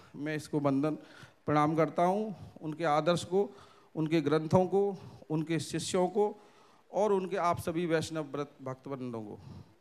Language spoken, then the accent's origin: Hindi; Nandgaon, Uttar Pradesh, India; मैं नंदगांव का निवासी हूं